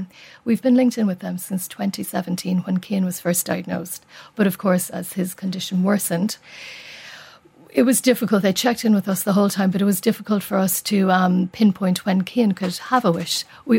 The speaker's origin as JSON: {"language": "English", "town": "Cork", "region": "Munster", "country": "Ireland", "said": "we're from Cork. We spent 2 years living in Dublin in the Ronald McDonald House."}